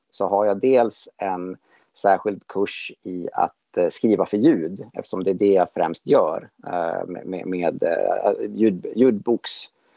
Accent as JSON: {"language": "Swedish", "town": "Kungsgården", "region": "Gävleborg County", "country": "Sweden", "tie": "born or raised there", "also_born_or_lived": "Sandviken", "said": "Jag kommer ifrån Sandviken. Från början är uppvuxen i ett mindre samhälle som heter Kungsgården, som ligger en mil väster om Sandviken, där jag bodde tills jag flyttade hemifrån. När jag var 20 eller 19"}